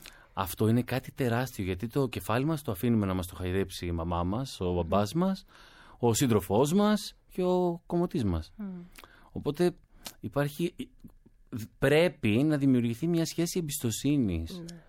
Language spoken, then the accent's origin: Greek; Ioannina, Epirus, Greece; now in Athens, Greece; λέω καλημέρα όπως έλεγα στο χωριό μου, στα Γιάννενα, στο κέντρο της Αθήνας.